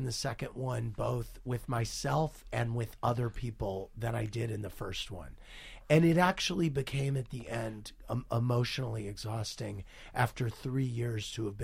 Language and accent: English; New York, United States; I mean, I walk out of my door and I think of myself as a New Yorker every day